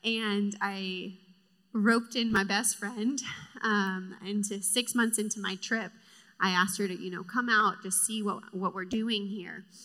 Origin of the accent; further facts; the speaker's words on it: Florida, United States; I grew up in Florida, and I was not a believer. I did not grow up in the church.